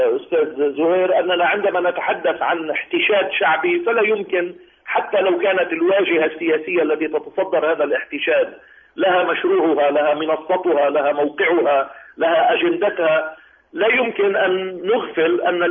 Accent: Lebanon; نحن اللبنانيون تعلمنا من تونس وتعلمنا من مصر

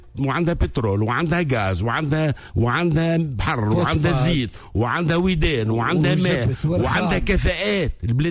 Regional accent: Tunisia

